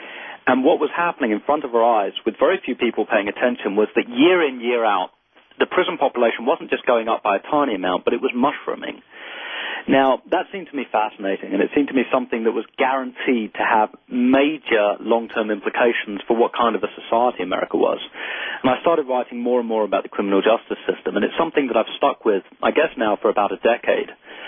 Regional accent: England, United Kingdom; I didn't have much experience of it because I grew up in England

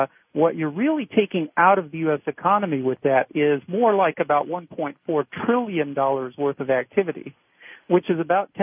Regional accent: United States; now in Austria; Well, I'm about to become unemployed. I am an American. We're going to try to stay here.

